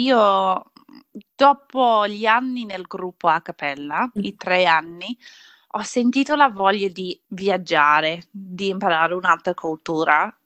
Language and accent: Italian; Armidale, New South Wales, Australia; Ok, mi sono cresciuta ad Armidale, o Armidale, che è un paesino 7 ore nord da Sydney, in campagna, un'oretta di là, quindi mezzo di niente